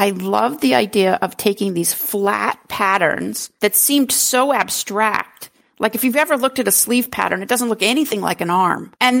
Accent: New Hampshire, United States; I grew up in New Hampshire, very rural New Hampshire.

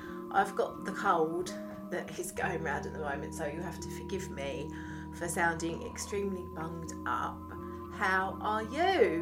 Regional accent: East of England, United Kingdom; And I'm from Essex. I'm an Essex girl.

